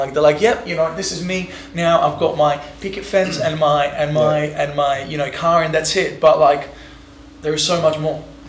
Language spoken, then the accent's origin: English; Australia; we're all Australian